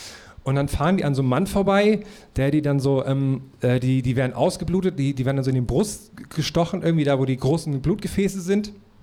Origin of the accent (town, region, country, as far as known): Thuringia, Germany; born or raised there